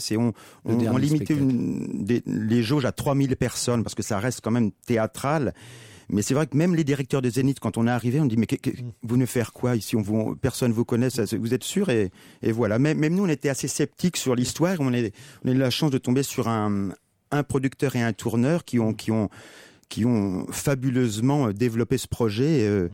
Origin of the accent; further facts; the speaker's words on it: Centre-Val de Loire, France; donc on vient et de la Touraine et du Berry